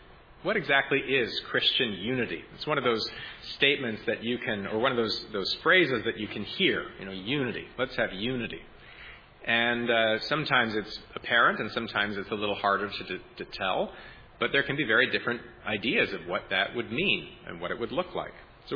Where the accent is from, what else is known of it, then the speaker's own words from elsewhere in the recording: Canada; the United Church of Canada, which is one of the churches in my home country